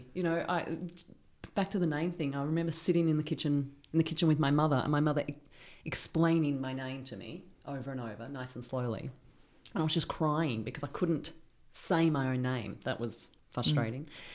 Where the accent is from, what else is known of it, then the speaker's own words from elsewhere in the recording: Springvale South, Victoria, Australia; moved away; As I grew up in Springvale South, it was a heavily populated Vietnamese area.